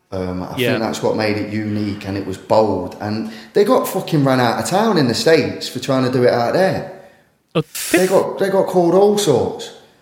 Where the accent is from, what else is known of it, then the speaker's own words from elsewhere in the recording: Derby, East Midlands, United Kingdom; A, stop sounding like I'm from Alveston, Derby, and B, just try and get into it so you're not feeling like you're doing an impression.